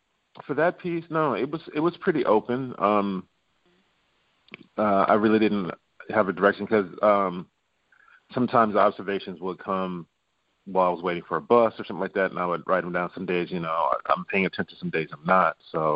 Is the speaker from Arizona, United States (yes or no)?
no; Baton Rouge, Louisiana, United States; I'm from Baton Rouge. I was born in Baton